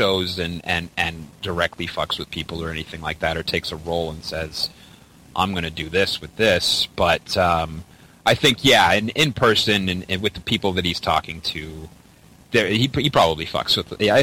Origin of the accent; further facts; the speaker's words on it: Mississauga, Ontario, Canada; I hear you're a fellow Canuck, and he's like, yeah, and I say, cool, me too, man. I'm from Mississauga